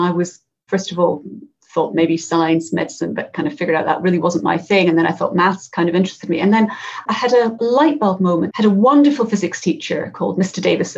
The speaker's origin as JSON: {"language": "English", "town": "Edinburgh", "region": "Scotland", "country": "United Kingdom", "tie": "born or raised there", "said": "So I am indeed born and bred in Edinburgh. My dad's a Glaswegian. My mum was very much from Edinburgh, both very, very working class backgrounds."}